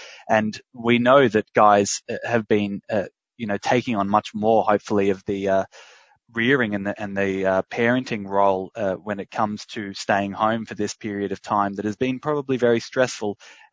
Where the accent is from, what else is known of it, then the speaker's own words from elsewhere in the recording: Australia; accent: Australian; definitely in Australia, as you can tell by my accent, we have a she'll be right situation